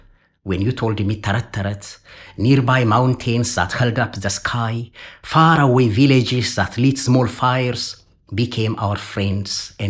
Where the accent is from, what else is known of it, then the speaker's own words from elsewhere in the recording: Ethiopia; now in Australia; it tells the story of how I grew up in Ethiopia as a young boy shepherd, learning ancient manuscripts from the Giz language, and coming all the way to Australia and now working as a human rights academic.